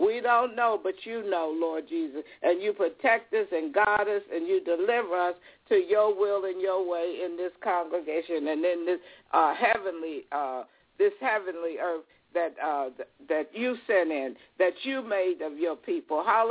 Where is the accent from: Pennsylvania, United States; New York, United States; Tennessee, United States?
Pennsylvania, United States; Philadelphia; now in California, United States; I'm from Philadelphia. You may have born me from Philadelphia. I had no idea that I was going to be in California